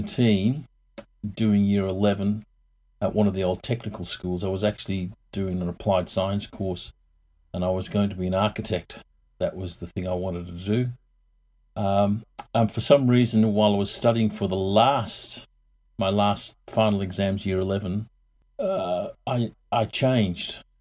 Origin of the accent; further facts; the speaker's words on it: England, United Kingdom; born there; moved away; I was born in England a long time ago. My folks moved out here in 64.